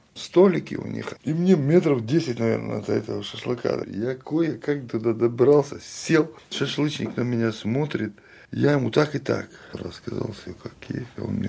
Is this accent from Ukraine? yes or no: no; Chechnya, Russia; вот когда я первый день сказал, что я чеченец